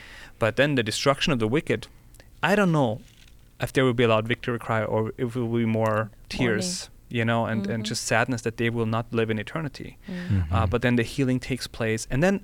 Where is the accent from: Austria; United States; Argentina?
Austria; because I'm from Austria